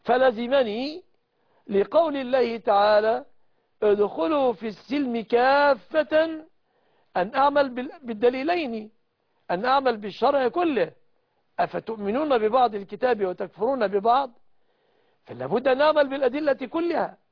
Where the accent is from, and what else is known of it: Egypt